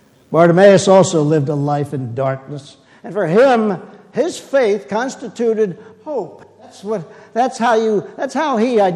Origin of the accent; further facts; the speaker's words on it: New Jersey, United States; In my hometown, New Jersey.